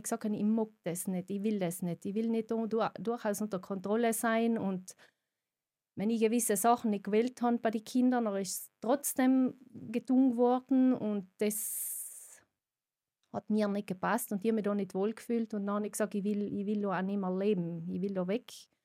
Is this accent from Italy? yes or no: yes; Montan, Trentino-Alto Adige, Italy; Also ich bin in einer kleinen Fraktion von Montan aufgewachsen und mit einem Bruder und ja, mit meinen Eltern, ganz normal. Oma und Opa waren unter, also alle in einem Haus.